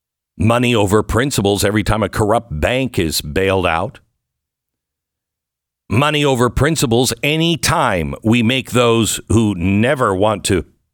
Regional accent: United States; I'm one American among, I think, many that no longer believe in you.

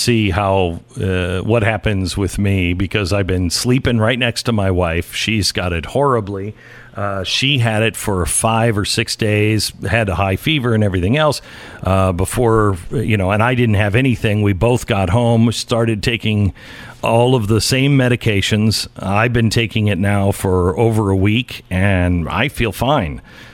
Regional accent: Washington, United States; because I grew up in Washington State, and Seattle's always been crazy

